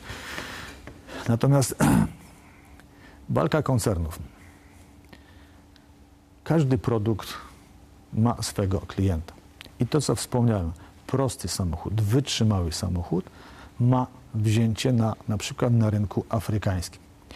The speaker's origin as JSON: {"language": "Polish", "town": "Siemiatycze", "region": "Podlaskie Voivodeship", "country": "Poland", "said": "Ja pochodzę z niewielkiej miejscowości Siemiatycze."}